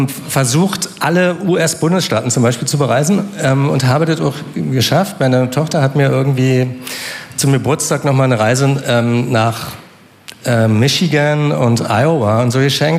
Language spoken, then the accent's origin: German; Berlin, Germany; ich Ostdeutscher bin, ich bin aus Ostberlin